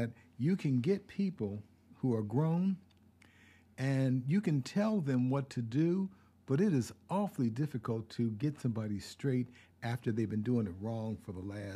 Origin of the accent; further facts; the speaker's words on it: Pennsylvania, United States; now in Georgia, United States; I came from the east. I grew up in Pennsylvania, and I live in Georgia.